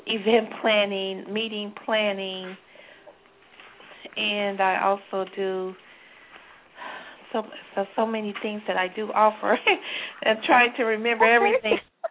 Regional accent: Kansas City, United States; I'm from Kansas City.

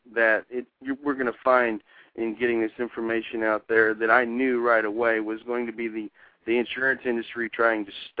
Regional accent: Missouri, United States; I grew up in southern Missouri, was a military family, which is probably what ended me up in sales at such a young age.

